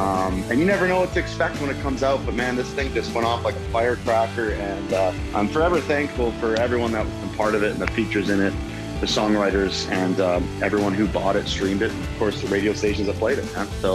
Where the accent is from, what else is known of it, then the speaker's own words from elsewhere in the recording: Canada; To have a gold record here in Canada, you know, as a Canadian artist especially, is a huge milestone